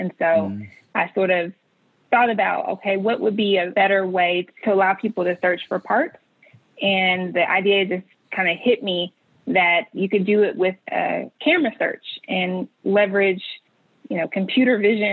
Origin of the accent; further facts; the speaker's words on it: Nashville, Tennessee, United States; accent: southern drawl; also born or lived in Mobile, Alabama; So I was born in Mobile, Alabama, which you may be able to pick up on a little bit of a southern draw, but born in Mobile and raised primarily in Nashville, Tennessee